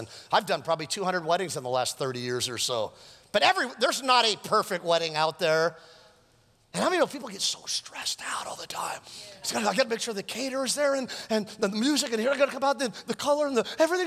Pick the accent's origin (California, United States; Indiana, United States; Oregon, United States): California, United States; Westlake Village; Because I grew up in Westlake Village, and let's just, can we just be honest in church?